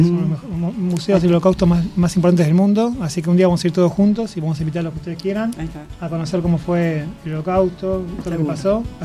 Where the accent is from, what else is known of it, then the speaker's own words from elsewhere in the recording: Argentina; now in Mexico; Soy el único argentino y casi de los únicos extranjeros de México